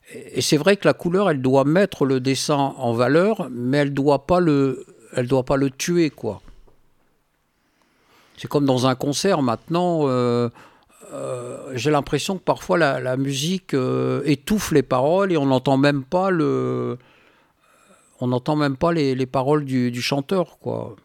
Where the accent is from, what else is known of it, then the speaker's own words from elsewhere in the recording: Hauts-de-France, France; je viens du Nord-Pas-de-Calais, des Hauts-de-France, on a quand même les plus beaux nuages de France.